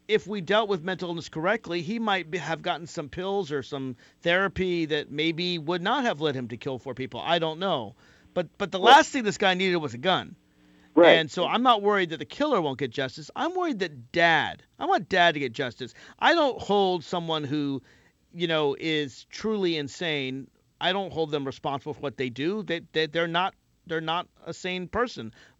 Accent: Nashville, Tennessee, United States; I'm from Tennessee, but I am from Nashville, and it's a city. I'm not from rural Tennessee

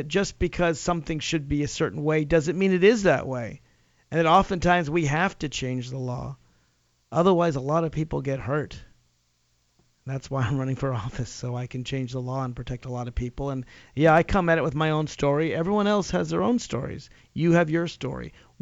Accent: Nashville, Tennessee, United States; and I grew up in Nashville, Tennessee

